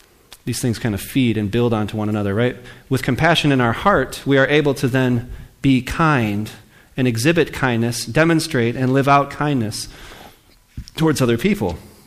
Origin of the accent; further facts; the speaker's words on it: Rockford, Illinois, United States; Now, when I was in high school, I grew up in Rockford, Illinois. Many of you know that.